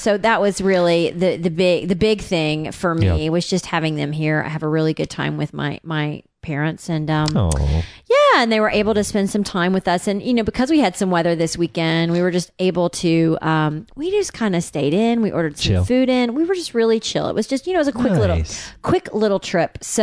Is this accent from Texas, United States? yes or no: no; Tennessee, United States; I was registered to vote in my hometown of Tennessee.